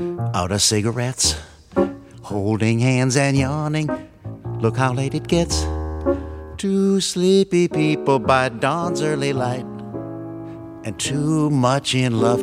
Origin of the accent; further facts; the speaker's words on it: St. Paul, Minnesota, United States; when I was a child growing up in St. Paul